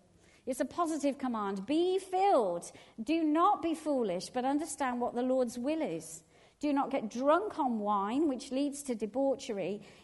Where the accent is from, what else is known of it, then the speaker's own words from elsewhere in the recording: United Kingdom; I know we're British, so moaning kind of is a bit of a second nature.